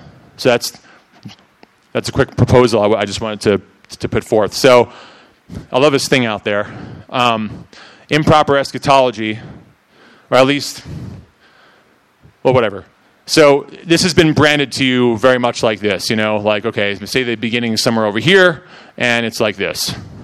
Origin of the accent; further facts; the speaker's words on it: New York, United States; Oh, true, I'm from New York, man. This is slow for me.